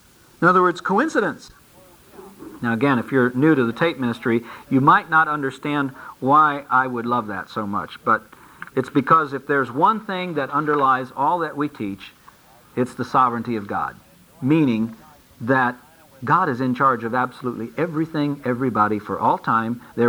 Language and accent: English; Ohio, United States; And so they wanted to send it to Ekron, or as I like to say, Akron, because I'm from Ohio.